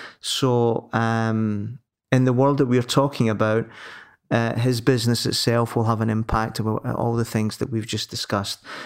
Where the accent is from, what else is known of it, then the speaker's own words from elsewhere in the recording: United Kingdom; now in Italy; I'm based in Lombardy as a Brit